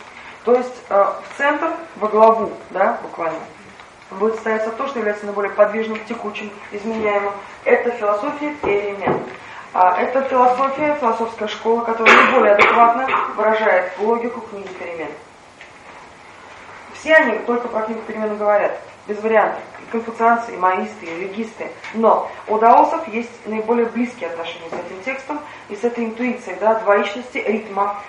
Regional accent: Moscow, Russia; Я из Москвы.

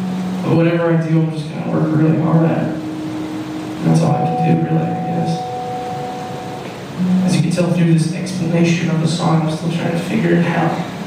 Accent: Columbus, United States; We're from Columbus.

